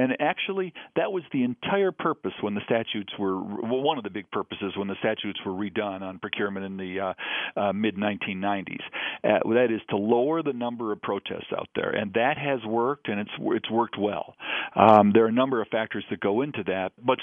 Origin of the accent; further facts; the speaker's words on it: Detroit, Michigan, United States; And Tom, I grew up in Detroit, and my dad and everybody I knew was either with the auto companies or selling to the auto companies.